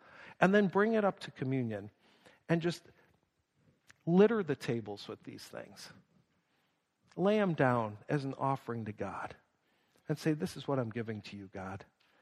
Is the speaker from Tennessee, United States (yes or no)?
no; Buffalo, New York, United States; some of you don't know, I'm from Buffalo. We don't close, all right?